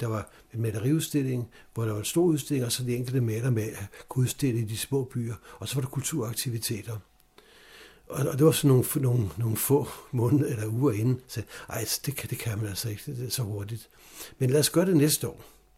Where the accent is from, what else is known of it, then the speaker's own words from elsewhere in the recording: Copenhagen, Capital Region of Denmark, Denmark; also born or lived in Sweden; Jeg boede i København, har født i København, har været i Sverige i mange år, men ellers er jeg rigtig københavner